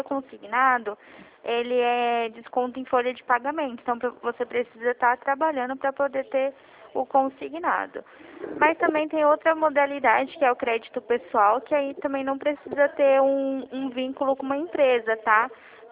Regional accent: Presidente Prudente, São Paulo, Brazil; sou de Presidente Prudente

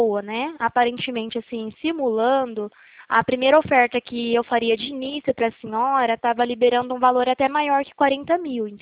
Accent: Presidente Prudente, São Paulo, Brazil; Ó, é DDD 18, tá? Que eu sou aqui de Presidente Prudente, tá?

